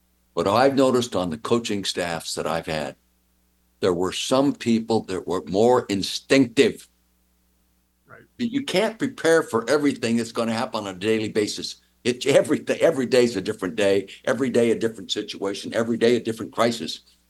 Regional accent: Calistoga, California, United States; when you're born and raised in Calistoga, the north end of the Napa Valley, you know, there's vineyards, prune orchards, all kinds of things going on agriculturally.

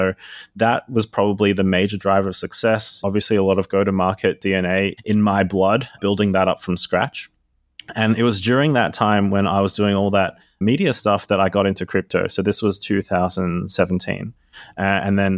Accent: Australia; now in Singapore; I grew up in Australia my whole life there. I've been in Singapore for the last couple of years

